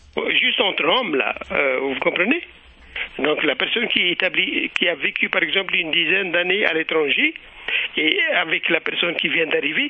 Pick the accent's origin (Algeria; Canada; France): Algeria; même chez nous en Algérie, les gens font des arrangements comme cela se fait par habitude